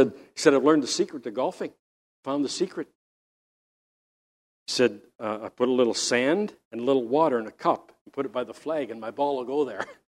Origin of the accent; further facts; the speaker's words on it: Canada; I'm a Canadian.